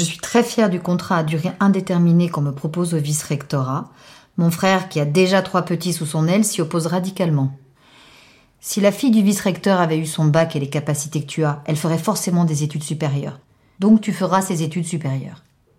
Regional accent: Cayenne, French Guiana; Et voilà que de retour chez moi à Cayenne, à Noël 2013, je commence à écrire la nuit sur cette expérience.

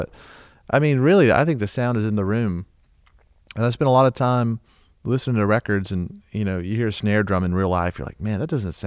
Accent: Southeast, United States; Because that's exactly how you feel growing up in the Southeast.

